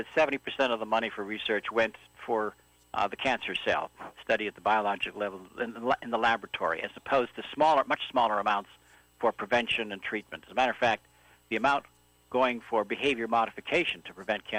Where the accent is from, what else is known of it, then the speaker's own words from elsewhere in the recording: Manitoba, Canada; I come from Manitoba, where many years ago we conquered Red River fever, typhoid fever, by separating sewage from water supply.